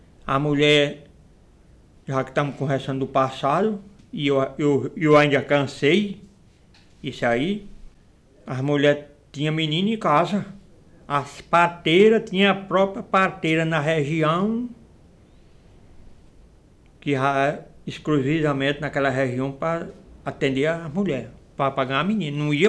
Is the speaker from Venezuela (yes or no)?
no; Cachoeirinha, Brazil; now in Massapê, Brazil; Há 31 anos a minha convivência aqui no Massapê. Mas eu nasci e me criei mesmo em Cachoeirinha.